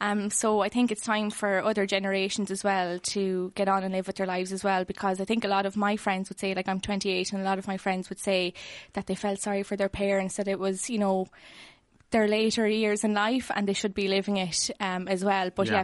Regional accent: Carlow, Leinster, Ireland; Like, I'm originally from Carlow. The pubs in Carlow were packed last night.

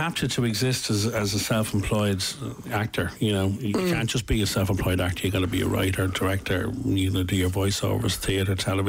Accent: Coolock, Leinster, Ireland; Well, I'm from Coolock

